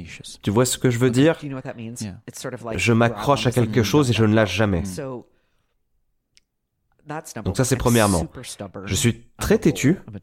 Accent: New York, United States; French is a second language; moved away as an adult; now in Milan, Italy; Peut-être pour quelqu'un qui est français, ce n'est pas si grave, mais je viens de New York.

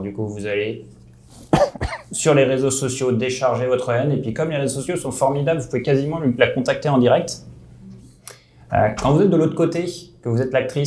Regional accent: France; now in Canada; Je pense que vous avez compris que j'étais français à mon accent.

